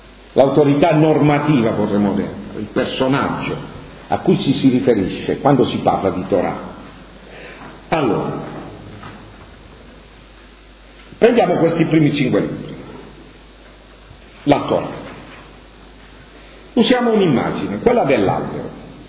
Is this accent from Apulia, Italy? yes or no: yes; Apulia, Italy; noi siamo, la maggior parte di noi siamo pugliesi, forse tutti.